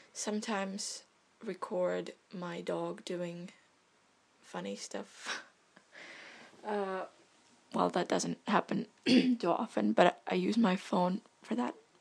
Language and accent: English; Estonia; English is a second language; I am from Estonia, which is kind of like North Europe. For those of you who don't know, a very small country, not very widely known